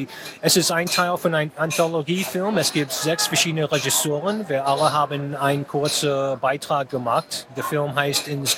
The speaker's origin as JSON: {"language": "German", "country": "United States", "second_language": "German", "said": "das ist die deutsche Kultur für mich als Amerikaner, ist nicht fremd"}